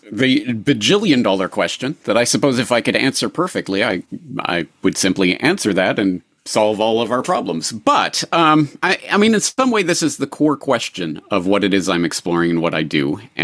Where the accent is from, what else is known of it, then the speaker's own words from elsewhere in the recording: Canada; as a Canadian, I was brought up in, of course, the very socialist inclined Canadian indoctrination system.